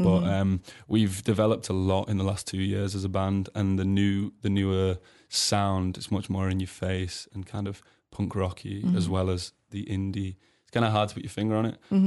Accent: Manchester, North West England, United Kingdom; so they're from Yorkshire and we're from Manchester.

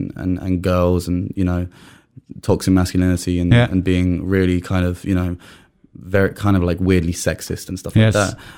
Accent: London, United Kingdom; growing up in London

